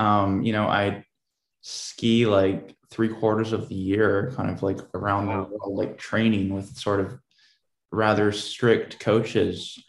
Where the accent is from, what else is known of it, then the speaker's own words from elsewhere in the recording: Portland, Oregon, United States; I grew up in Portland, Oregon.